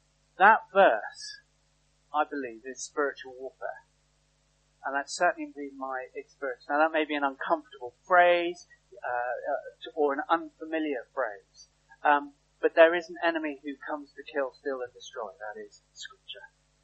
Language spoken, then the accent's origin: English; United Kingdom; Now, as British, in the British culture, many of us, I don't know again, but I'll make the assumption most of us are, we're not always very good with our feelings.